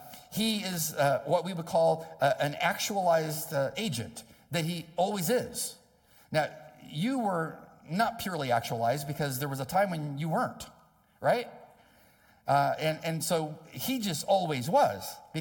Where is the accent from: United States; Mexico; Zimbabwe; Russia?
United States; San Diego, California; You know, I'm from San Diego.